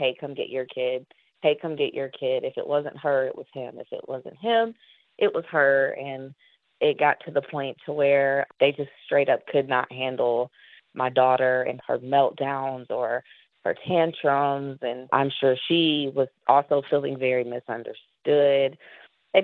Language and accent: English; Tennessee, United States; now in Tallahassee, United States; I'm 32 years young. I'm originally from Tennessee. We've lived in Tallahassee for about 4 years now.